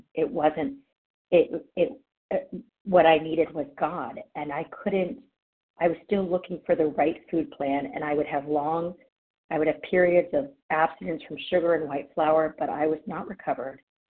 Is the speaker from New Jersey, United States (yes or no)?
no; California, United States; from California